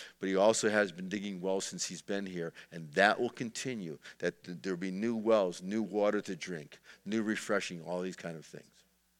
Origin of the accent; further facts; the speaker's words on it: East Coast, United States; I mean, I'm impressed with them growing up on the East Coast.